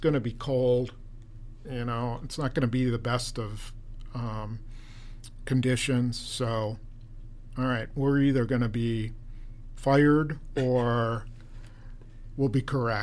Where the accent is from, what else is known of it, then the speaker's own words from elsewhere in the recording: Wisconsin, United States; accent: Wisconsin; I was calling him Equanimeous just because I'm from Wisconsin and I have a bad Wisconsin accent, I'm sure.